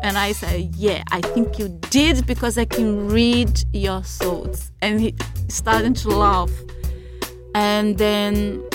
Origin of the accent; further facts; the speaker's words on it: Brazil; I'm from Brazil.